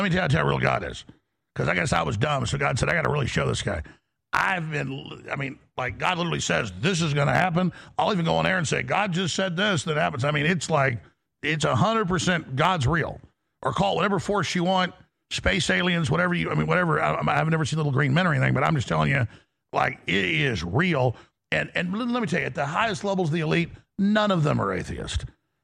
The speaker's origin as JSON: {"language": "English", "town": "Dallas", "region": "Texas", "country": "United States", "tie": "born or raised there", "said": "growing up in Dallas, I was good-looking, whole nine yards"}